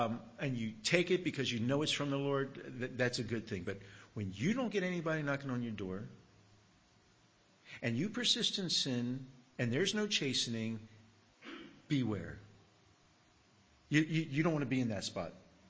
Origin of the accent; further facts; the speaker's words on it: United States; now in Australia; It's like tea. I'm an American. First time I ever had a sip of hot tea was when I moved to Australia.